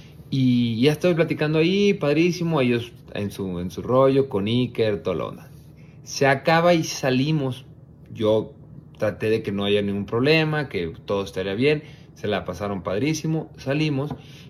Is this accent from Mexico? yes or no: yes; Mexico; nosotros Chivas como mexicanos